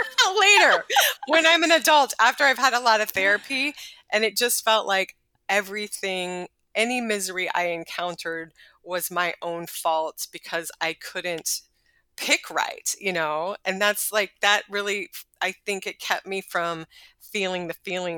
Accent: Texas, United States; I think that I'm from Texas and my parents are from the South.

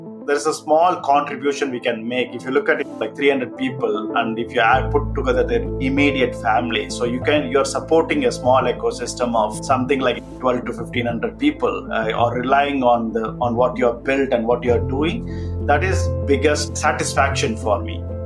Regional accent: India; I come from India

